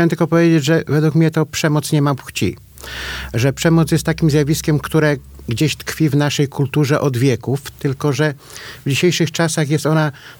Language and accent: Polish; Lower Silesian Voivodeship, Poland; ja pochodzę z Dolnego Śląska i tam szereg rodzin to rodziny były górnicze.